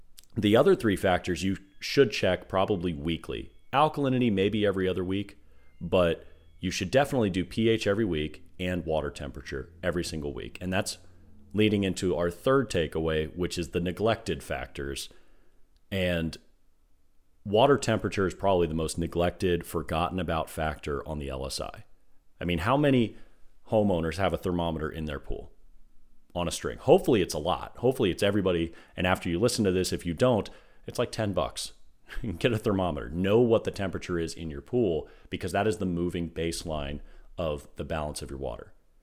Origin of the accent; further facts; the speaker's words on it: Washington, District of Columbia, United States; I'm from the Washington, D.C. area.